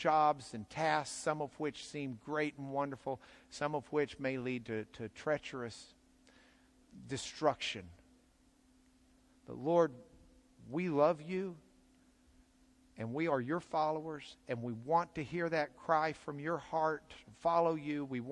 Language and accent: English; Lubbock, Texas, United States; also born or lived in Dallas; I was born in Methodist Hospital in Dallas, Texas. That's not a random event. I grew up in Lubbock, Texas, the hub of the plains.